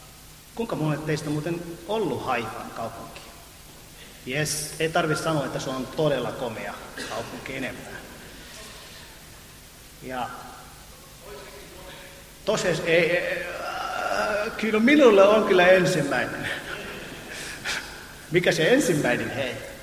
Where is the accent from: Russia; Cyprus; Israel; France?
Israel; moved away as an adult; now in Finland; Minun rakas maani, joka mä oon siellä syntynyt, kasvanut ja tulin kyllä Suomeen siihen suomalaisten rakkauteen perään väliaikaisesti. Ja nyt tupsahtanut 25 vuotta ja on vielä väliaikaisesti.